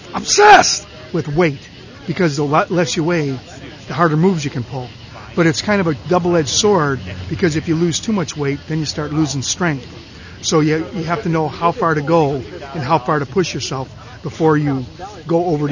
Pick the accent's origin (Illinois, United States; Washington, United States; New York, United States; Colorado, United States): Illinois, United States; Chicago; I'm from Chicago. I got down here about a month ago. I'm a retired mechanic. I'm 55 years old.